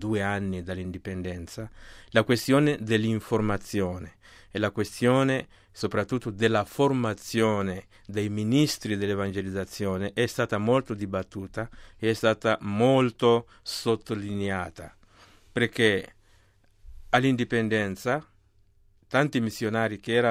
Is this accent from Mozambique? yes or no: yes; Mozambique; parlare qualcosa sui media nel mio paese, che è il Mozambico.